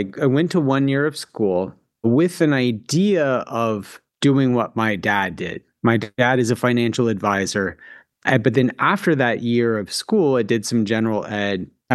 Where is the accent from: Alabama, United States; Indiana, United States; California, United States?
Alabama, United States; There's 20 million people in a place the size of my hometown in Alabama that has 300,000.